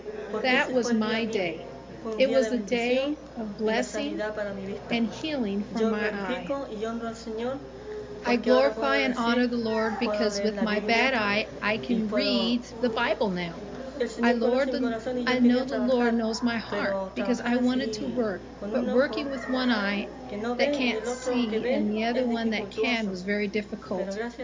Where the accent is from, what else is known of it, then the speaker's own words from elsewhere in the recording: Chile; and I'm from Chile, and I am 42 years old.